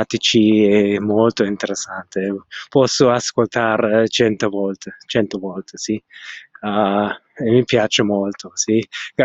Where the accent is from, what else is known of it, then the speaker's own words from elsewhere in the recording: Northern Germany, Germany; Italian is a second language; vengo dal nord della Germania, imparo l'italiano per 3 mesi e mezzo.